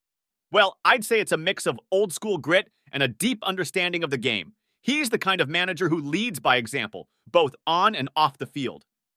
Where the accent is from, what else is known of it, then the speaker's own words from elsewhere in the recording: Moscow, Russia; These changes have undoubtedly had a profound impact on me as a young man growing up in Moscow. Living in a more open and democratic Russia provided me with greater opportunities for education, personal growth, and exposure to diverse perspectives.